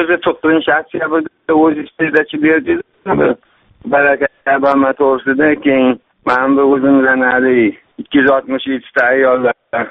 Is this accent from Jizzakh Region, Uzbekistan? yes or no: no; Tashkent, Uzbekistan; Men Toshkent shahridanman, Hamza tumanidan, Birlashgan mahallasidan. Toshkentda urug' shu yerda tug'ilib o'sganmiz, butun bobolarimiz bor, butun Toshkentman asli. Yoshim 62da, 2-guruh nogironiman.